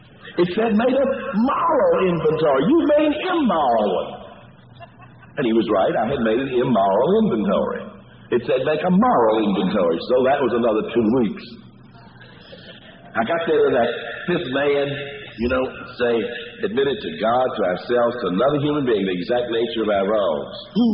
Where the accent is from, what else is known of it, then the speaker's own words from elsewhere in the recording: Cullman, Alabama, United States; I'm from the South. We don't run around with signs on us.